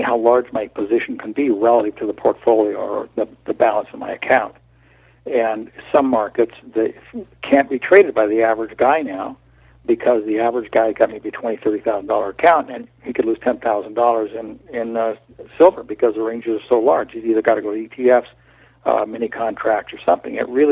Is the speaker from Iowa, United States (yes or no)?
no; Billings, Montana, United States; When you and I were kids, there, in my hometown, Billings, Montana, there were two television stations.